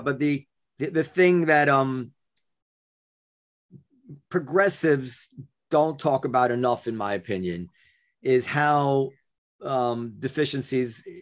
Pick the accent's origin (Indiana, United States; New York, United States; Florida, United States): New York, United States; Ardsley; I want to move back to where we used to live, where I grew up in Ardsley.